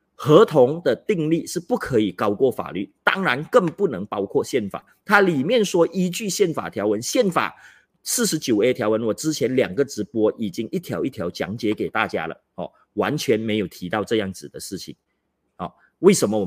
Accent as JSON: {"language": "Chinese", "region": "Johor", "country": "Malaysia", "tie": "born or raised there", "said": "他去到柔佛丹庸 BI 我的家乡助选的时候"}